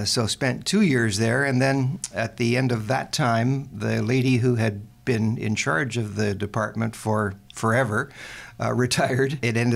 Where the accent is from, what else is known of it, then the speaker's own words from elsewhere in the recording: Toronto, Ontario, Canada; I'm one of the few people that I know who was born and raised in Toronto, in the western area of Toronto, for the early part of my life anyway, and went to school, went to high school at Vaughan Road Collegiate Institute